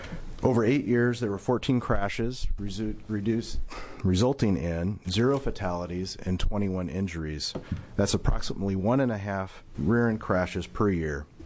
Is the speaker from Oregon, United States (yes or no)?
yes; Eugene, Oregon, United States; I'm from Eugene, Oregon.